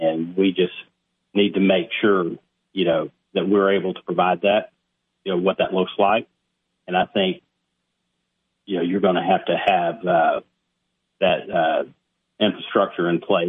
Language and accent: English; Cookeville, Tennessee, United States; Well, Cookeville is my hometown. I was born and raised here.